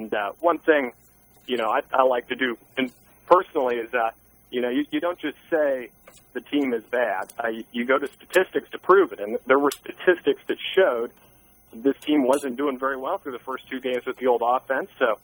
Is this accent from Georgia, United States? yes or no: no; Kansas, United States; I'm from Kansas originally. I'm a Kansas Jayhawks guy.